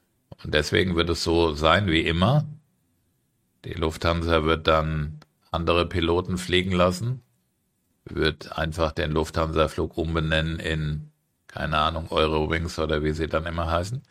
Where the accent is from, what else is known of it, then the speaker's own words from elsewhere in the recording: Germany; now in Cyprus; meine Frau ist ja Kolumbianerin, ich bin Deutscher. Wir leben in Zypern permanent.